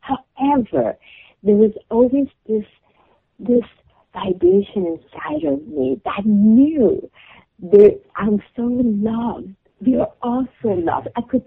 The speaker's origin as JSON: {"language": "English", "country": "Iran", "said": "I come from Iran"}